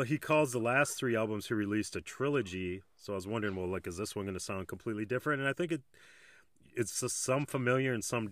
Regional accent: St. Paul, Minnesota, United States; from St. Paul. St. Paul must be the unluckiest saint of them all.

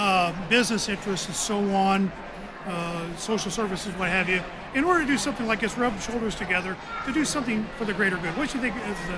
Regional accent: Princeton, Indiana, United States; So, I'm originally from Princeton, right nearby, so how about that? Small world.

